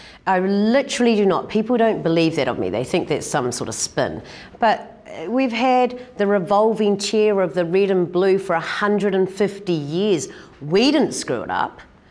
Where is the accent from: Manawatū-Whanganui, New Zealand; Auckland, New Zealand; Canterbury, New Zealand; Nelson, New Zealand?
Canterbury, New Zealand; Christchurch; And I remember growing up in Christchurch